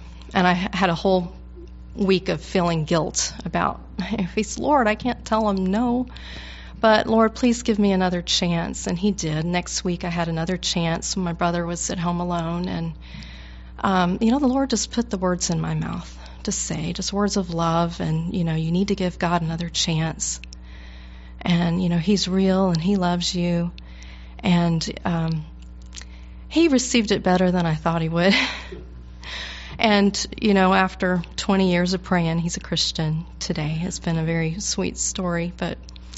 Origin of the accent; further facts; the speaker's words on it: Atlanta, Georgia, United States; I was brought up in Atlanta, Georgia, by very Southern parents, and as part of our culture, you don't offend people.